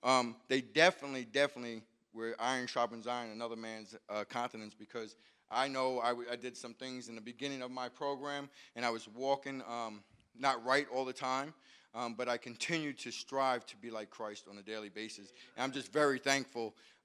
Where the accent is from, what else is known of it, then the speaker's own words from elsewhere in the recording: Long Island, New York, United States; Good morning, church. … I'm from Long Island. 44 years old.